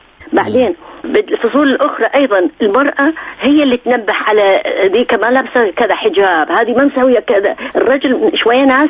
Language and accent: Arabic; Basra, Basra Governorate, Iraq; also born or lived in Zubair; وانا حقيقة بس الابتدائية قضيتها بالزبير بعد الابتدائية رحنا للبصرة امي انا من البصرة ابوي من الزبير